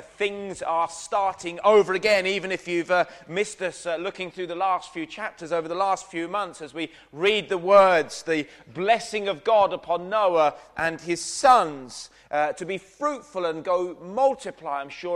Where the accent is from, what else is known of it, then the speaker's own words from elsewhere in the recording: Brighton, South East England, United Kingdom; I grew up in Brighton, many of you will know, and as I grew up there in a very, very, very liberal part of the world, in the 80s